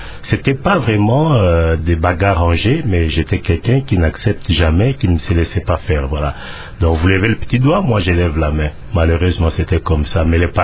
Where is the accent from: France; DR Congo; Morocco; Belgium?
DR Congo; Kinshasa; à Kinshasa, j'ai grandi principalement dans la commune de Bandalungwa. Et c'est là aussi que j'ai fait mes études primaires à l'école catholique Saint-Cassien.